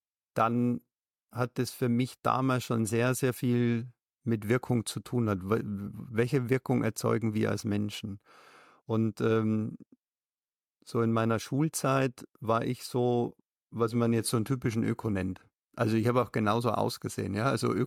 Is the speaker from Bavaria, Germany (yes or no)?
yes; Bavaria, Germany; ich komme aus Bayern und war bei der Stadt München